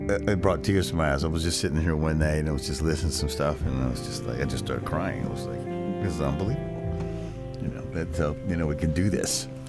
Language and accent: English; Shreveport, Louisiana, United States; we grew up in Stoner Hill.